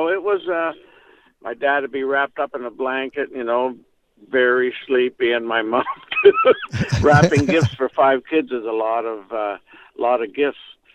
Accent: Toronto, Ontario, Canada; But I'm from Toronto originally

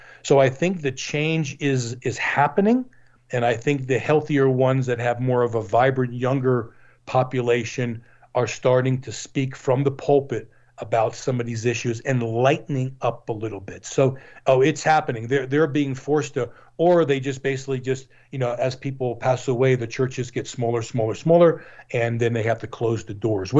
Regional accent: New Jersey, United States; I grew up back in New Jersey in a home that had a Catholic theme to it.

